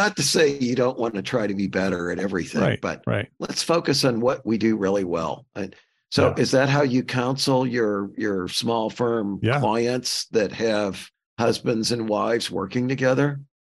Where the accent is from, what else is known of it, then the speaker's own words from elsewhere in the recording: St. Louis, Missouri, United States; You know, I grew up in St. Louis and one of my best friends, his dad was a partner for HOK and started their London office.